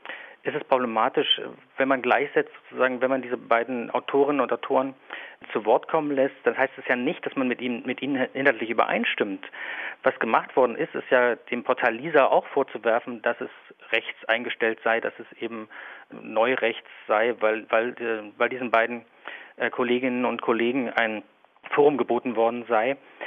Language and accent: German; East Germany, Germany; Ich bin in der DDR groß geworden.